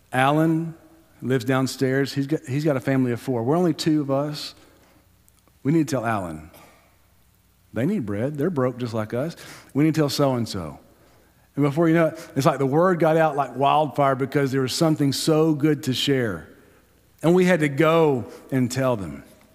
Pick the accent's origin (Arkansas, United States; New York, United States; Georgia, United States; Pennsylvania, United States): Arkansas, United States; hey, I'm from Arkansas. Not the Diamond State.